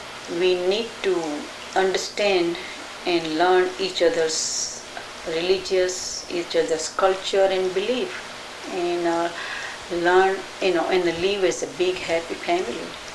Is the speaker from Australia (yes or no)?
no; Gujarat, India; English is a second language; moved away as an adult; also born or lived in Bombay; now in United States; But Gujarati, our state language, because I'm from Gujarat, the Sanskrit was a language.